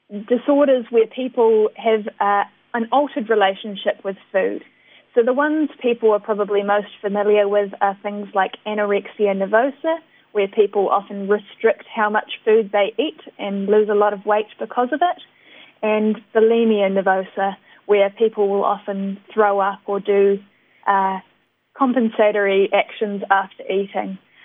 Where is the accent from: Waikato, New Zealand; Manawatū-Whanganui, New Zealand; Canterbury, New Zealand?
Waikato, New Zealand; I'm a final year medical student at the University of Auckland, and I'm from the Waikato, where I've been working in the hospital there for the past 2 years